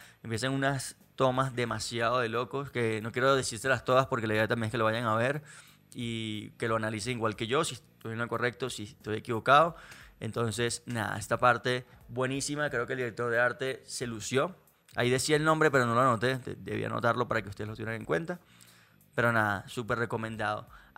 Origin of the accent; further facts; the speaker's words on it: Venezuela; now in Colombia; Que para los que somos de Venezuela, tenemos muy claro lo que quiere decir esto